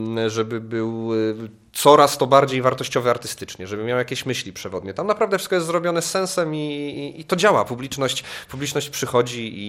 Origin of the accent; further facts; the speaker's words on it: Poznań, Greater Poland Voivodeship, Poland; No ja się urodziłem w Poznaniu i mieszkam tam do dziś.